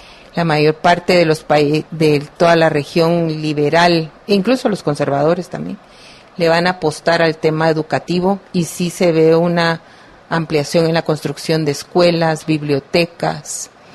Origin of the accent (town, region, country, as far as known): Guatemala